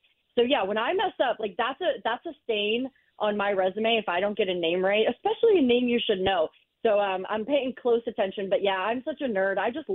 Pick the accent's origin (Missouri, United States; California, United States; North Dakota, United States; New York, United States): Missouri, United States; St. Louis; I always get excited when I get to talk to anybody in St. Louis, my hometown, and the place I grew up.